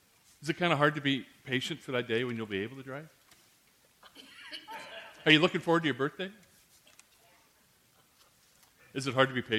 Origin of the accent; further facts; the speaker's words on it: Colorado, United States; As you may know, I grew up in Colorado, so I kind of inherited being a Denver Broncos fan